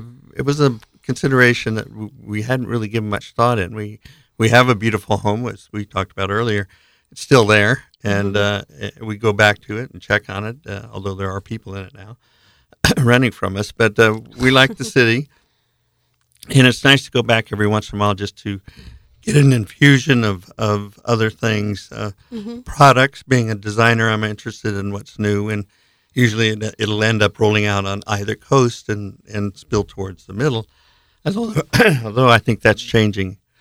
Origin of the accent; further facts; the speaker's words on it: Wichita, Kansas, United States; Well, I grew up in Wichita, which is interesting because I am traditionally a Kansas person. Left there to go to college at the university level at the Art Institute in Kansas City.